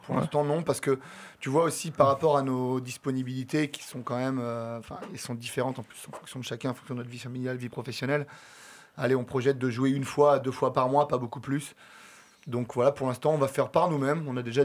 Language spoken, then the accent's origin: French; Dinan, Brittany, France; Chez moi, à Dinan, et puis dans la commune dans laquelle je suis. J'habite. Enfin, mes parents habitent toujours.